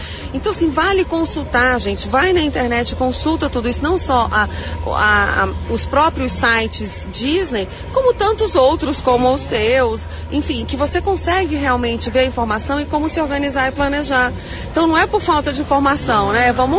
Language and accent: Portuguese; Brazil; e olha que eu sou brasileira igual